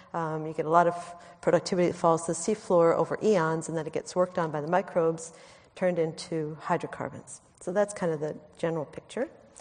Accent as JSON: {"language": "English", "country": "United States", "said": "You can tell I'm American, right?"}